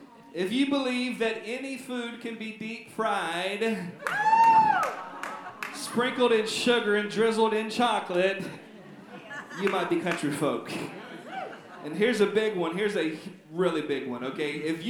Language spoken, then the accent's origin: English; the South, United States; I'm glad I grew up in the South because I get to hear all this stuff.